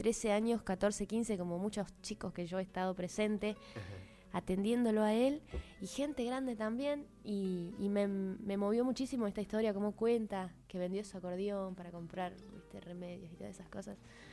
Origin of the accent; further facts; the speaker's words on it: San Justo, Santa Fe, Argentina; yo soy de Ángeles de Ló, vengo de la provincia de Santa Fe, de San Justo, provincia de Santa Fe